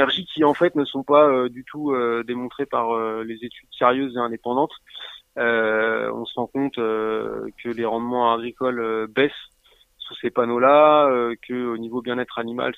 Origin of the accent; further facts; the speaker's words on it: Centre-Val de Loire, France; Chez nous, en Touraine, c'est plutôt dans les champs que ça se passe.